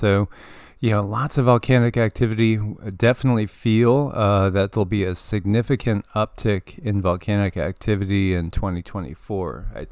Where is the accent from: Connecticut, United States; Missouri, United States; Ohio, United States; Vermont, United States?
Connecticut, United States; I grew up in Connecticut in Fairfield County